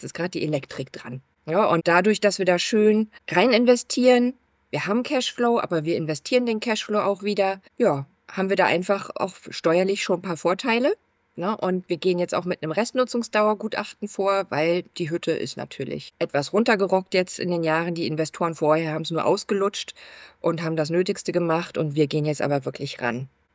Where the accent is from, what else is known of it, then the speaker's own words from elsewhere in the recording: Berlin, Germany; Ich bin Berlinerin